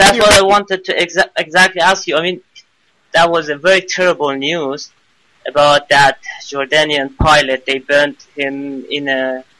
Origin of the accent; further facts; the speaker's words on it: Iran; I'm from Iran, and I have many Western friends